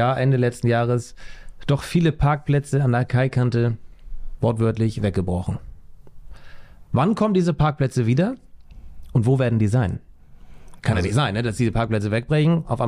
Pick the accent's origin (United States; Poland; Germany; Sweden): Germany; Husum, Schleswig-Holstein; ich komme ja aus Husum